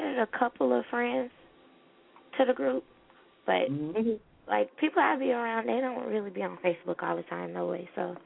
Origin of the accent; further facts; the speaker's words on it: Florida, United States; now in Georgia, United States; No, I'm from Florida, but I stay in Georgia now.